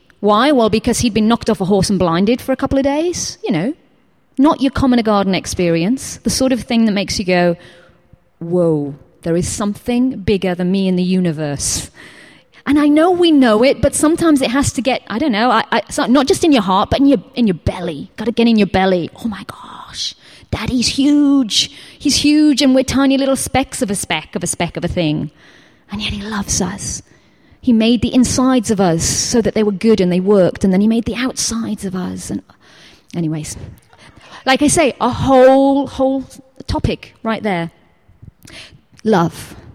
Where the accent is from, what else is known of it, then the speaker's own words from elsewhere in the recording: Middlesbrough, North East England, United Kingdom; I was a girl from Middlesbrough in the northeast of England.